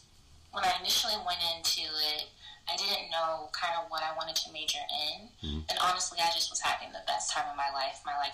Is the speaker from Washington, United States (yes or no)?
yes; Seattle, Washington, United States; also born or lived in Tacoma; I was born in Tacoma, Washington.